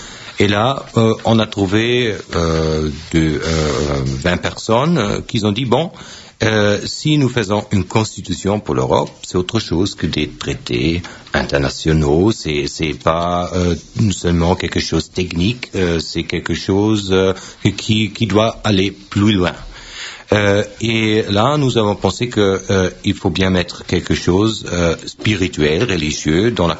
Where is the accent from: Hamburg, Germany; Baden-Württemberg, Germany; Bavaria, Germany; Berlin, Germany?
Bavaria, Germany; Bayreuth; Pour moi, je viens de Bayreuth, hein